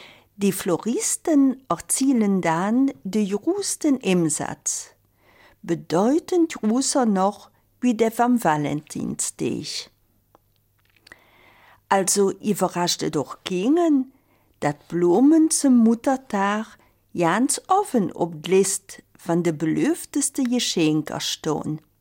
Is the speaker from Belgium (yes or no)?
yes; Belgium; Und da sind wir Belgier ja ganz stark drin.